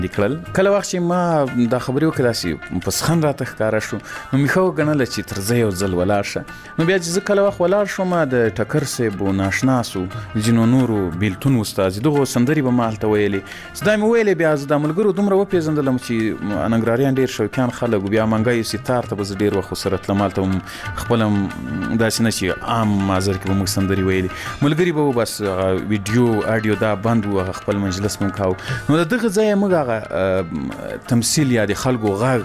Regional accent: Ghazni, Afghanistan; زه له غزنی څخه

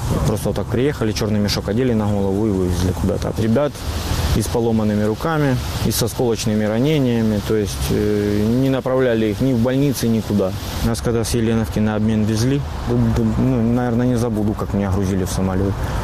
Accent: Shchastia, Luhansk Oblast, Ukraine; born there; Я родился в Луганской области, город Счастье. Родители у меня граждане Украины, сейчас проживают на территории Российской Федерации.

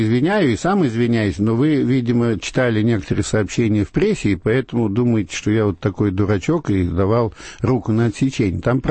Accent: Saint Petersburg, Russia; А почему все из Ленинграда, моего родного города, или Санкт-Петербурга, название которое я не очень люблю?

